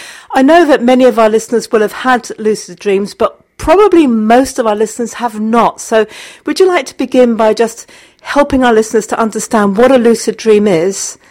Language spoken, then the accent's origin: English; Portsmouth, South East England, United Kingdom; born there; I was born in Portsmouth. I was born in Portsmouth